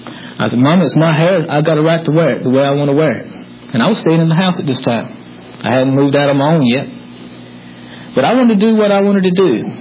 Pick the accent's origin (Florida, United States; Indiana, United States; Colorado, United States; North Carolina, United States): North Carolina, United States; I grew up in Eastern North Carolina. I was the youngest of four brothers